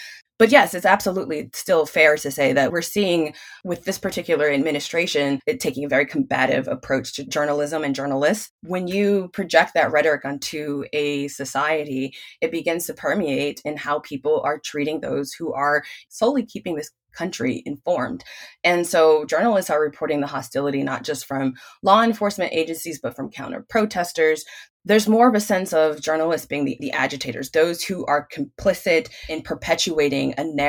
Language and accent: English; Milwaukee, Wisconsin, United States; Even growing up in Milwaukee, you knew where you could and could not go as a person of color.